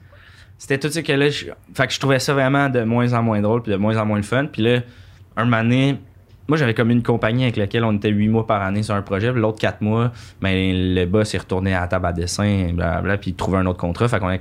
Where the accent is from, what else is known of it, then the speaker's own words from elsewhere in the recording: Saint-Eustache, Quebec, Canada; Je viens pas de Laval. Je viens de Deux-Montagnes, Saint-Eustache.